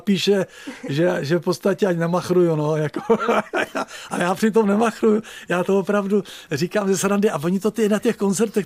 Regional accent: Moravia, Czechia; now in Prague, Czechia; jako Moravák, já pocházím z hranic na Moravě

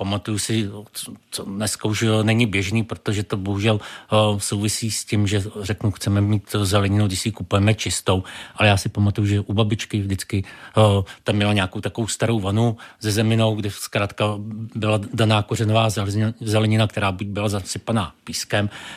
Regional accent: Bohemia, Czechia; byl jsem naučený z Čech, jak se čistí salát

